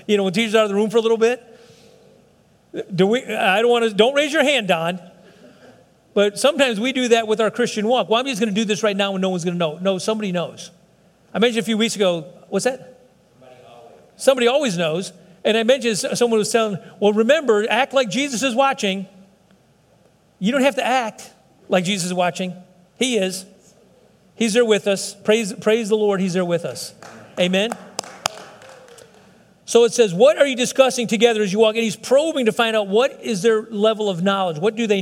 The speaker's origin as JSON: {"language": "English", "town": "Joliet", "region": "Illinois", "country": "United States", "tie": "born or raised there", "said": "I was born in Joliet. I'm from Joliet."}